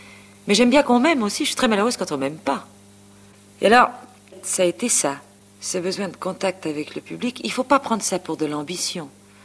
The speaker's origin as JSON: {"language": "French", "town": "Paris", "region": "Île-de-France", "country": "France", "tie": "born or raised there", "said": "Je suis une femme de faubourg. Je suis née à Ménilmontant. J'ai été à l'école à Ménilmontant. J'ai été élevée à Ménilmontant. J'y suis restée jusqu'à 23 ans, quand je me suis mariée."}